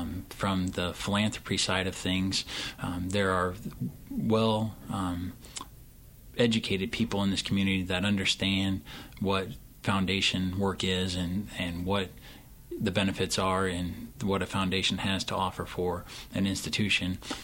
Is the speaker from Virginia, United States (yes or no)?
no; Sioux City, Iowa, United States; Originally, I'm from Sioux City, Iowa.